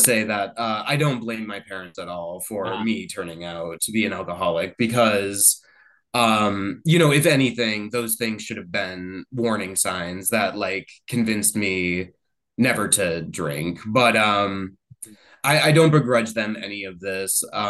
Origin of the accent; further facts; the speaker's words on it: Massachusetts, United States; I'm originally from the Berkshires, the mountains of Massachusetts, but I have been living out on the South Shore for about 9 years now.